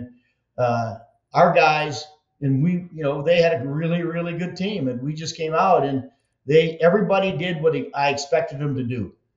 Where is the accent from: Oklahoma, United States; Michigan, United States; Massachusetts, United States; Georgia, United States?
Michigan, United States; I just did an appearance in my up in Michigan in my home state.